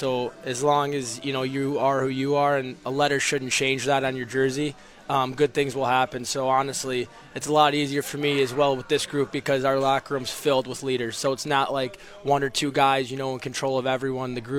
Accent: Michigan, United States; Growing up in Macomb or Detroit area, there's a lot of hockey there

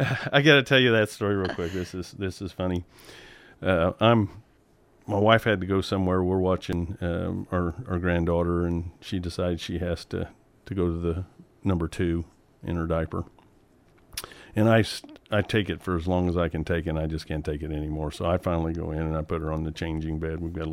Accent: Indiana, United States; Been in Johnson County my whole life. I don't know anywhere else to be.

